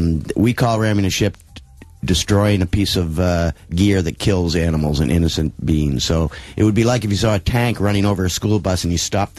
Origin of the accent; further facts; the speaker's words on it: New England, United States; I was brought up in New England